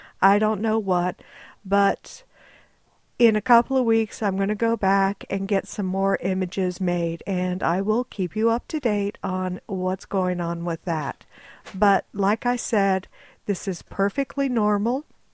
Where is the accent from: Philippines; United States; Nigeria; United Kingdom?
United States; Texas; also born or lived in Southwest; I grew up in Texas, mostly. We moved around a lot in Texas, but I mostly lived in the Southwest, so I wasn't acclimated to this kind of weather.